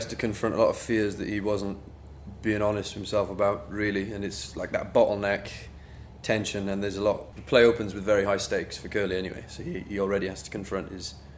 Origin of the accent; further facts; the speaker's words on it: Cardiff, Wales, United Kingdom; accent: Welsh; I am from Cardiff, so it wasn't that much of a stretch.